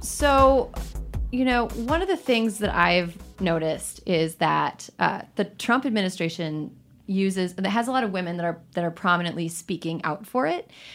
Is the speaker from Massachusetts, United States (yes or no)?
no; Wisconsin, United States; I am from Wisconsin. We do churn our own butter there.